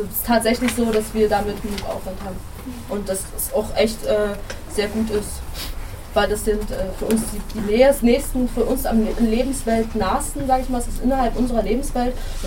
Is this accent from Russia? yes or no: yes; Russia; German is a second language; now in Germany; Ich komme aus Russland.